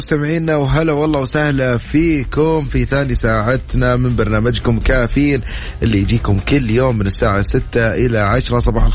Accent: Riyadh, Riyadh Province, Saudi Arabia; اي احنا عندنا في الرياض عاد ما بالك الشرقيه والمناطق هذه اللي تشرق فيها الشمس بدري

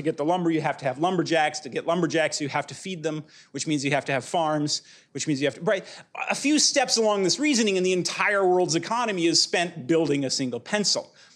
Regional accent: Pasadena, California, United States; I'm from Pasadena

